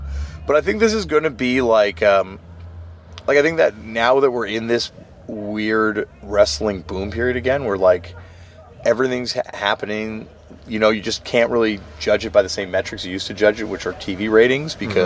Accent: Canada; It's, you know, as a Canadian.

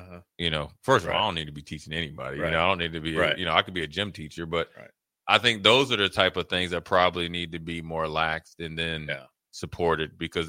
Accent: Minneapolis, Minnesota, United States; You know this, you're from Jersey, you know, I'm from Minneapolis. You know, it's competitive.

